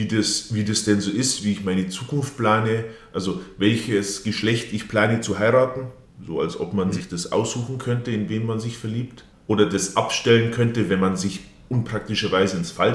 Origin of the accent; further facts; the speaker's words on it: Bavaria, Germany; Ich bin Ende 20, komme aus der Dachauer Gegend, bin eigentlich ländlich aufgewachsen